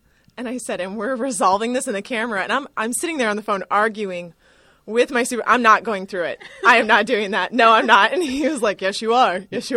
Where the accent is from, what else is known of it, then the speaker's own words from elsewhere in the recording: Kansas, United States; Yes, I do. I'm from Kansas originally, so everybody there